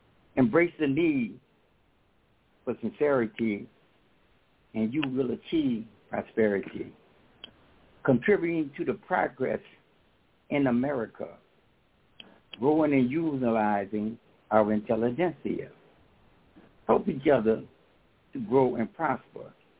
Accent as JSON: {"language": "English", "town": "New Orleans", "region": "Louisiana", "country": "United States", "lives_now": "Tampa, United States", "said": "from New Orleans, Louisiana. I'm from Tampa, Florida now."}